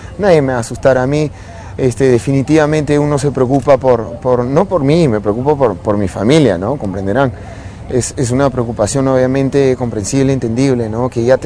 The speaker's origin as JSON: {"language": "Spanish", "country": "Peru", "said": "Nosotros también, perfecto, somos peruanos"}